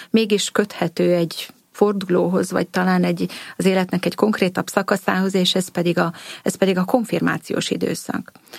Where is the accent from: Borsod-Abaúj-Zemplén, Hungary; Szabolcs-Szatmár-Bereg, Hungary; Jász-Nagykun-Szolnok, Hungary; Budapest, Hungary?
Jász-Nagykun-Szolnok, Hungary; Kunmadaras; Vidéken történt ez Kunmadarason